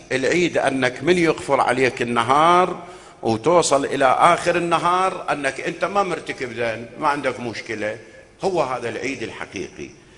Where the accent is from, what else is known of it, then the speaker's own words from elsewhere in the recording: Iraq; ترى صارت مودة هسه جديدة عندنا بالعراق